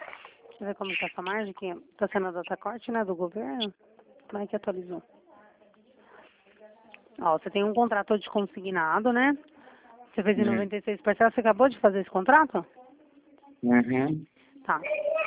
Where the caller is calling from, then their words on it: Itatiba, São Paulo, Brazil; Eu estou falando da cidade de Itatiba.